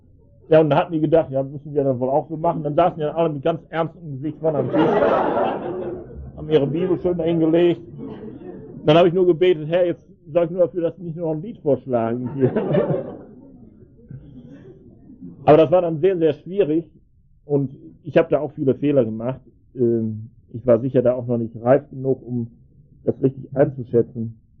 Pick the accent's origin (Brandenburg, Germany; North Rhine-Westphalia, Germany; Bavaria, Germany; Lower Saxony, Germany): North Rhine-Westphalia, Germany; Schwelm; born there; Inzwischen war ich in Schwellen, das ist mein Geburtsort, das ist am Rand des Ruhrgebiets.